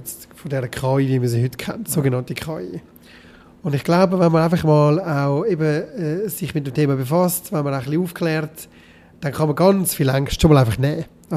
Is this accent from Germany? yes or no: no; Switzerland; wir als Schweizer